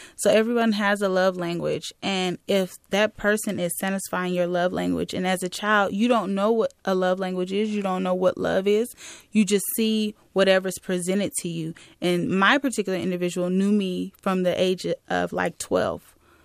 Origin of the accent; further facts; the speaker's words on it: Oakland, California, United States; growing up in Oakland and in the hood in general